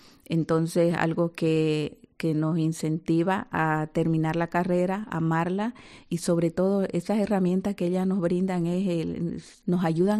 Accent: Bolivia; moved away as an adult; Yo vengo de Bolivia, yo era maestra en mi país.

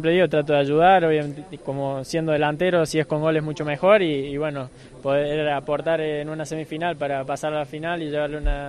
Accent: Canada

